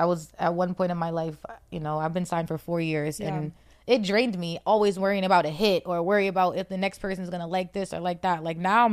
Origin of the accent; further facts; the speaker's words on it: New Jersey, United States; also born or lived in Boston; So I'm from Jersey. I was born in Boston, so all my family, all my immediate family, all my family's in Boston. I was born in Roxbury, but my me and my brothers and my mom, we moved to Jersey.